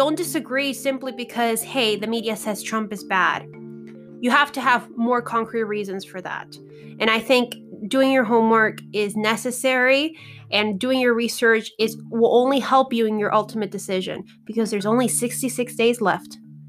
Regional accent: United States; It was, as an American, a very inspiring piece of political entertainment.

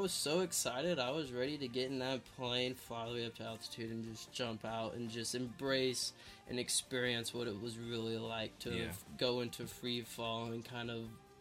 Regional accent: Amarillo, Texas, United States; I'm originally from the Amarillo, Texas, and the good old Panhandle. Grew up, normal lifestyle, high school, little college education.

